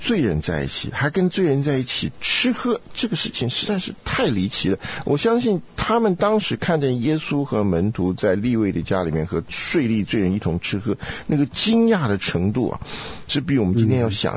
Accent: South China, China; 我也没干过，因为我在南方长大，我们光有稻田，没麦田。

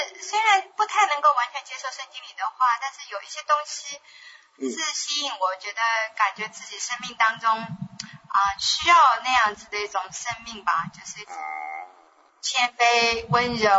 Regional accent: Shanghai, China; moved away as an adult; 没有，我老家是上海。

